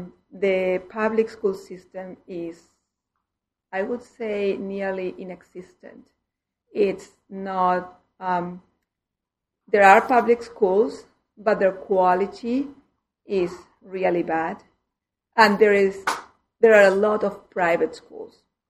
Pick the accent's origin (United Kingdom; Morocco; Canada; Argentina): Argentina; also born or lived in Southeast Asia; now in Oregon, United States; I come from Argentina. Yeah.